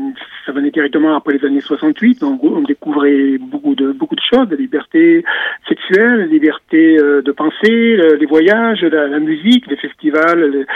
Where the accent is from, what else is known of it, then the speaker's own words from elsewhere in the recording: Nîmes, Occitanie, France; je suis natif du Gard, de Nîmes. Et j'ai vécu jusqu'à 27 ans entre Nîmes et Sommières, un village qui s'appelle Cavissant.